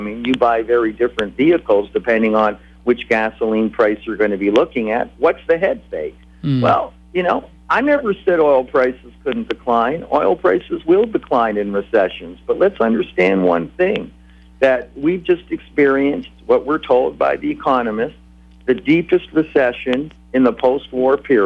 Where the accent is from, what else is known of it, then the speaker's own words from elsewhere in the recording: Toronto, Ontario, Canada; look, I'm from Toronto. We're 90 miles away from Niagara Falls.